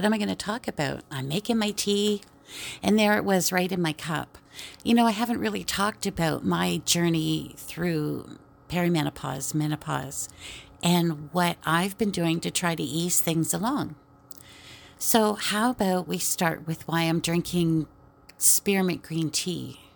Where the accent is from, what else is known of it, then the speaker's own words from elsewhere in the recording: Canada; Well, I am Canadian. My sweat should smell like maple syrup